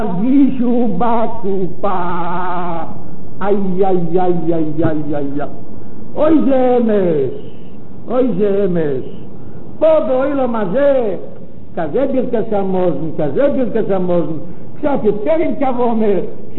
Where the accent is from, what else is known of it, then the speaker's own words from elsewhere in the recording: Bnei Brak, Tel Aviv District, Israel; אני בני ברקי. אצלנו בבני ברק